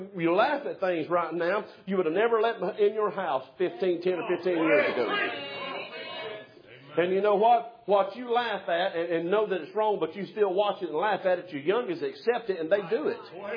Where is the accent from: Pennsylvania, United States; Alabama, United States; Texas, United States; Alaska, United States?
Alabama, United States; I'm from South Alabama, and I started out.